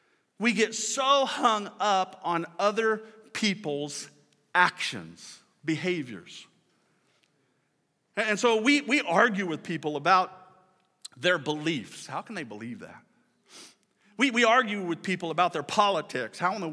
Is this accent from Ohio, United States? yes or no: no; Kearney, Nebraska, United States; You can go back to my hometown of Kearney, and you can talk to the people who knew me back then.